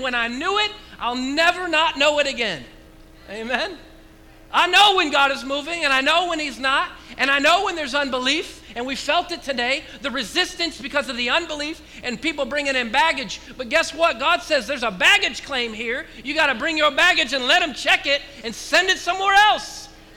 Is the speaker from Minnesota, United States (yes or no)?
no; Oregon, United States; I was born and raised in Oregon. I definitely know about water. Rains all the time.